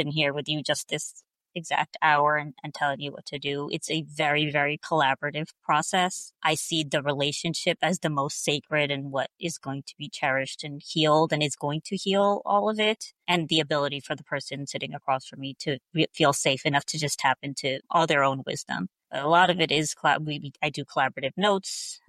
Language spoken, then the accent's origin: English; New York, United States; now in Alabama, United States; I'm in Alabama, but like, I grew up in New York. So I really like did not grow up in white spaces.